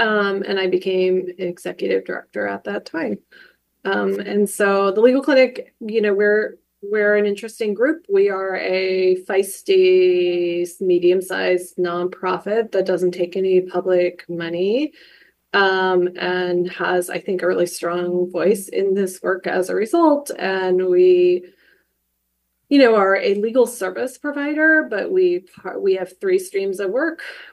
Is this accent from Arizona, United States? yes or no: yes; Arizona, United States; But it started when I grew up in Arizona and I went to University of Arizona.